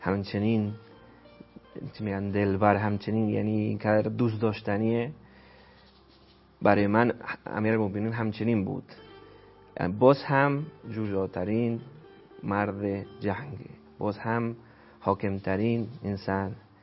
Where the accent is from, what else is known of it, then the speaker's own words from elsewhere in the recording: Buenos Aires, Argentina; اهل کشور ارجنتین.